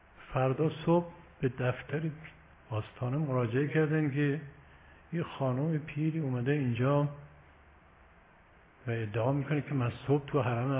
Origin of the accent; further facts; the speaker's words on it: Yazd, Iran; از شهر ما من سراغ داره، ما یزدی هستیم